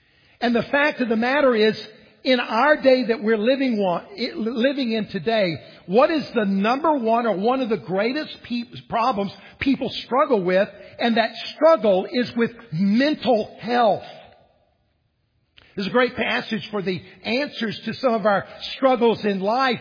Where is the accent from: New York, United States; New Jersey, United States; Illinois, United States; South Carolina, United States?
South Carolina, United States; Columbia; I grew up here in South Carolina, and I grew up in Columbia.